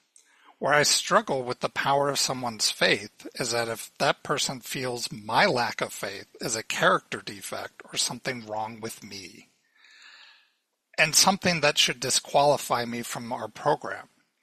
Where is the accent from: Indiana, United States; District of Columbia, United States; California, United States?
District of Columbia, United States; Washington; moved away as an adult; we were married and moved away from my hometown of Washington, D.C. to Colorado.